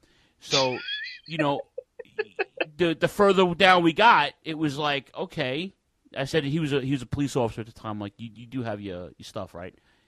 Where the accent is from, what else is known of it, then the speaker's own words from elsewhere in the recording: Brooklyn, New York, United States; I grew up in North Brooklyn. It was fucking pretty bad. It looked just as bad.